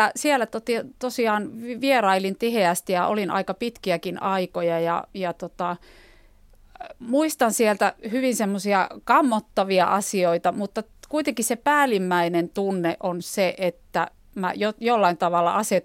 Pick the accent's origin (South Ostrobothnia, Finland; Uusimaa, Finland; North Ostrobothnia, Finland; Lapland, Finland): Lapland, Finland; Rovaniemi; also born or lived in Kajaani; me muutettiin siis sieltä Kajaanista sitten Rovaniemelle, ja Rovaniemen lastensairaala tuli kyllä hyvin tutuksi paikaksi minulle pienestä pitäen